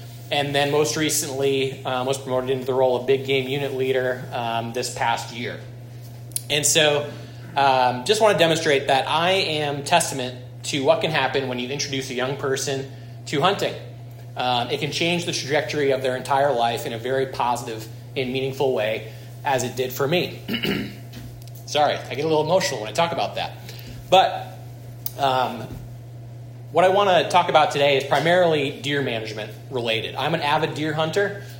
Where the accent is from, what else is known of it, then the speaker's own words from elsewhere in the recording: New York, United States; So my background, I grew up in Schoharie County, just across the river here, into a family that didn't hunt.